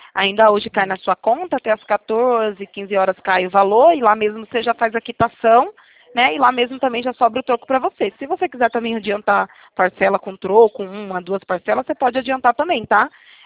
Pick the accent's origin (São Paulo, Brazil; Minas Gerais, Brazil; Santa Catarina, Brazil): São Paulo, Brazil; Itatiba; Eu sou de Itatiba, interior de São Paulo.